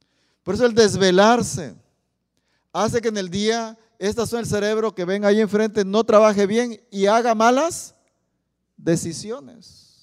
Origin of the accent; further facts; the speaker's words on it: Oaxaca, Mexico; Soy de Oaxaca, ¿verdad?